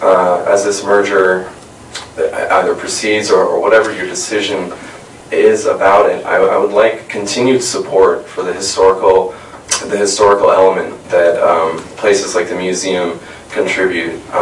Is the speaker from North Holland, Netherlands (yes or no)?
no; The Hague, South Holland, Netherlands; I'm from The Hague in the Netherlands in Europe.